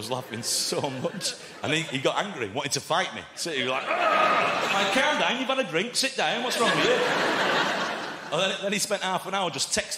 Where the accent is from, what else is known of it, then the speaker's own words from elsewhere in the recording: Oldham, North West England, United Kingdom; I am from Oldham, like you said, just down the road there